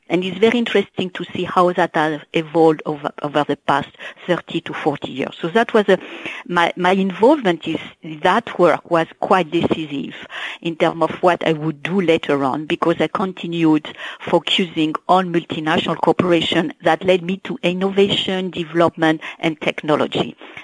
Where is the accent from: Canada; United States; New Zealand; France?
France; including in schools in my home country in France